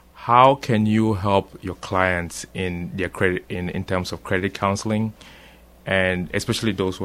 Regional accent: Richmond, Virginia, United States; I'm from Richmond, Virginia.

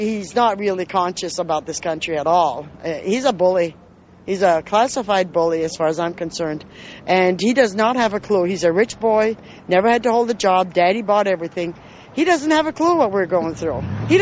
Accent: Bangor, Maine, United States; I'm from Bangor, and I'm one of these laid-off people.

